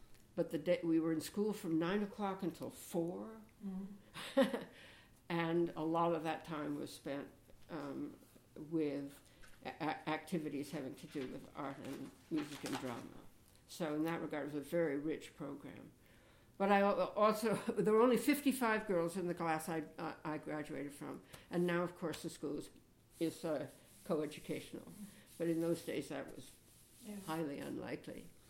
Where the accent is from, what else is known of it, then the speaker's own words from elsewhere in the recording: Boston, Massachusetts, United States; born there; I was born in the Massachusetts General Hospital in Boston, where my father was on the staff and chief of the diabetes clinic.